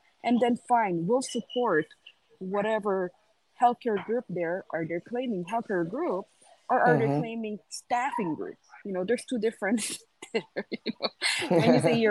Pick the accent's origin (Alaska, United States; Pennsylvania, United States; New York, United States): New York, United States; New York City; I was in New York, and I'm from New York City.